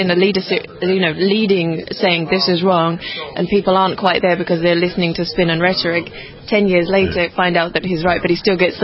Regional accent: London, United Kingdom; now in Cleveland, United States; No, I'm from London.

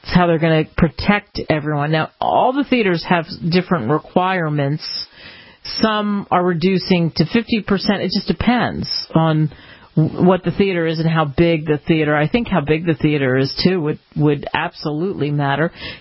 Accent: Philadelphia, Pennsylvania, United States; And I grew up in Philly, and this, of course, the land of crummy food.

